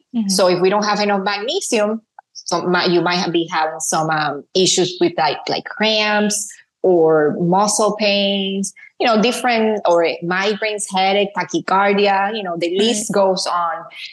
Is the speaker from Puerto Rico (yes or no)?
yes; Puerto Rico; now in United States; I moved from Puerto Rico, a country that have a lot of sun exposure. I was always, you know, surrounded with my vitamin D levels probably were really good. But back then I didn't know. Right. So then I moved to Illinois.